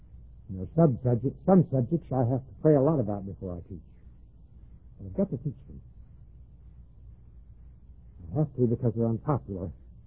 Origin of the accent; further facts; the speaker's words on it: Jacksonville, Florida, United States; born there; Just as much as when I was born in Jacksonville, Florida, in 1912, and took of the human nature through my parents.